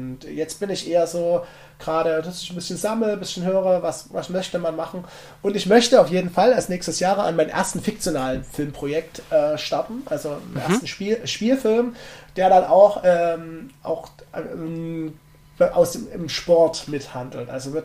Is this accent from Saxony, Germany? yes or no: yes; Saxony, Germany; ich komme aus Sachsen. Da gibt es halt auch immer, wie sagt man, auch politische Geschichten zu erzählen.